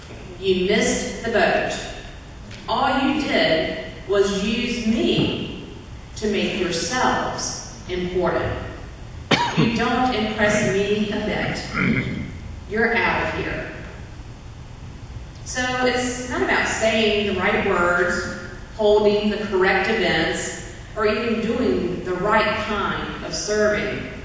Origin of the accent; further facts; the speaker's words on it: North Carolina, United States; I grew up in North Carolina, where we had nice, hot, sweaty summers